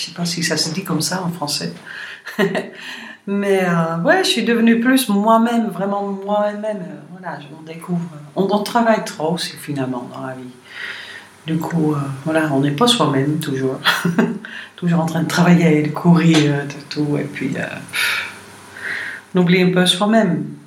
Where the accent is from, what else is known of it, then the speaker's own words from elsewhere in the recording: Netherlands; moved away as an adult; Je suis partie de la Hollande au moment que j'avais fini mes études de conservatoire.